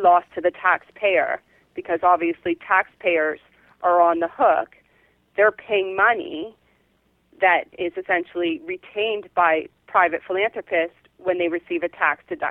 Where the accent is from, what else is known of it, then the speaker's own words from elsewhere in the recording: Canada; now in United Kingdom; because I'm a Canadian living in Britain